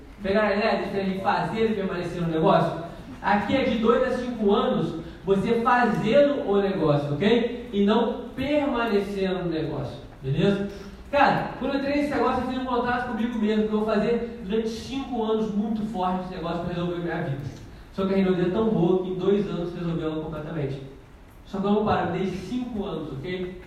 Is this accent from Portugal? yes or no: no; Minas Gerais, Brazil; Eu sou de Minas, eu não conheço ninguém no Rio.